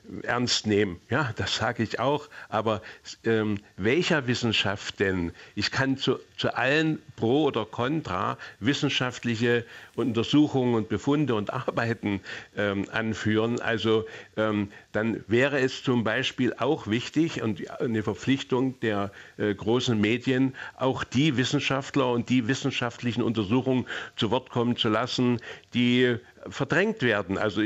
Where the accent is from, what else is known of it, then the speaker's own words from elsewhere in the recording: East Germany, Germany; jetzt spreche ich wieder als Ostdeutscher